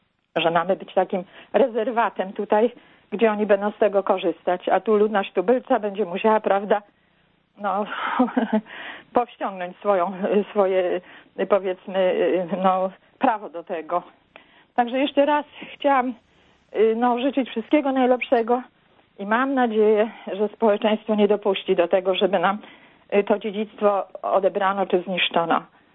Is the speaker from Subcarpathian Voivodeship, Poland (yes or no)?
no; Bydgoszcz, Kuyavian-Pomeranian Voivodeship, Poland; Ja jestem z Bydgoszczy, a moje dzieciństwo spędzałam i wczesną młodość w Borach Tucholskich, w Tleniu i w okolicach.